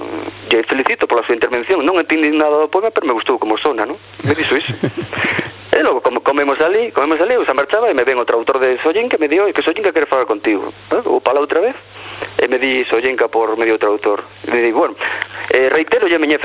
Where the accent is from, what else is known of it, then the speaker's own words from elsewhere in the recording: Colla, Galicia, Spain; born there; eu sou moi identificado con el porque eu nacín aí en Colla, non nacín no hospital, nacín en Colla.